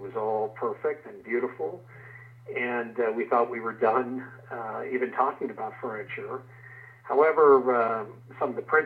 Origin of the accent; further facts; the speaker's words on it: Arizona, United States; And we're from Arizona, and I've been in the real estate industry there for 30-some years.